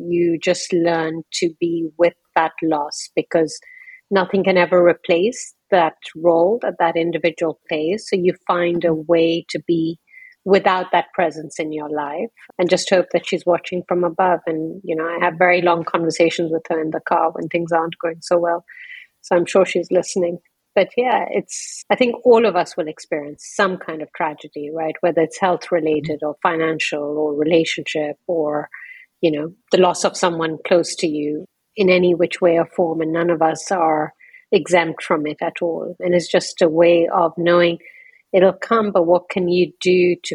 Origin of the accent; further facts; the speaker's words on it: India; also born or lived in London, United Kingdom; I was four when I was taken from London to India.